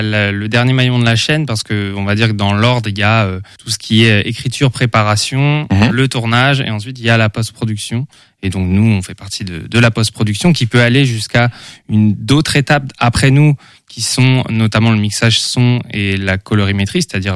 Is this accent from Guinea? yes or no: no; Rosporden, Brittany, France; je viens de Rospordin, donc c'est une petite bourgade en Bretagne, à côté de Concarneau, pour ceux qui connaissent.